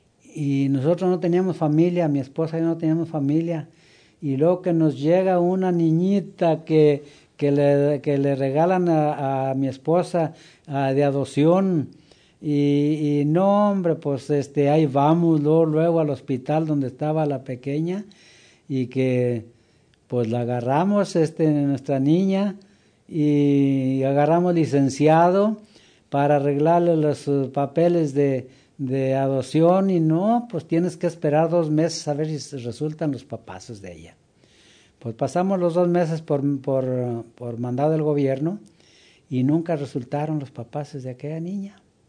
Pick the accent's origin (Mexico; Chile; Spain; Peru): Mexico; moved away; yo vine de México a hacerle solicitud